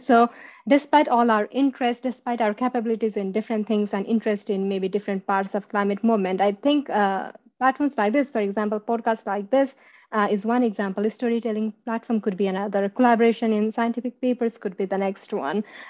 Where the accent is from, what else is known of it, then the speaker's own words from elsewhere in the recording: Nepal; not just because I come from Nepal or belong to the group, which is comes from the least developed countries, right?